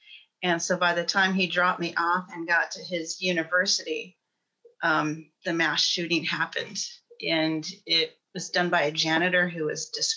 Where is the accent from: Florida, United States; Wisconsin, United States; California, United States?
California, United States; And I'm originally from California, so a lot of earthquakes.